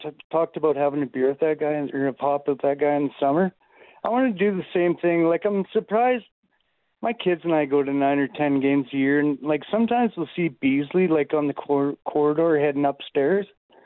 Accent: Drumheller, Alberta, Canada; Okay, Dale, here's the deal. We're both from Drumheller.

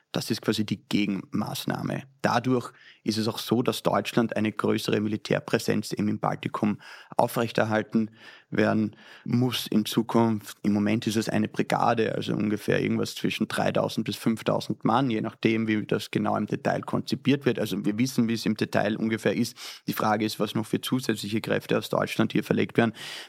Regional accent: Austria; wie man bei uns in Österreich sagen würde

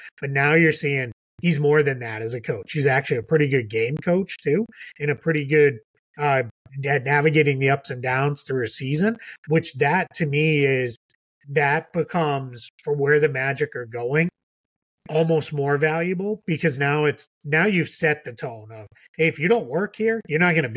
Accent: Boston, Massachusetts, United States; I'm a Celtics guy because I grew up in Boston.

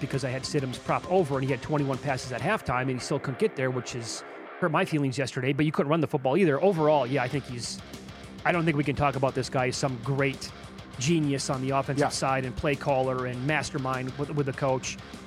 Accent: Midwest, United States; I'm from the Midwest, so that's all I grew up in.

